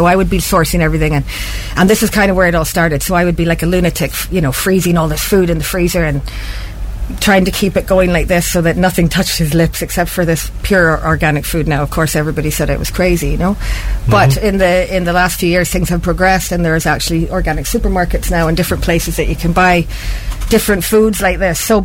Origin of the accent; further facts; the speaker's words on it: Canada; My accent is all over the place. But yes, I'm born Canadian with Irish descent. So my mum is from Giles's Quay and my dad is from Ravensdale, Pauleek.